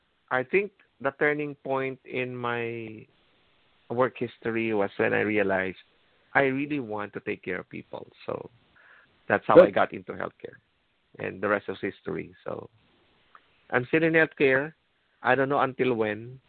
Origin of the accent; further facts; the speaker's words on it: Philippines; You know how it is when you're growing up in the Philippines.